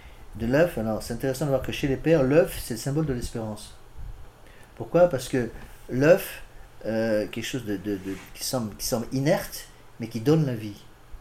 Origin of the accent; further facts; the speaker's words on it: Morocco; moved away; Je me rappelle quand j'étais gamin au Maroc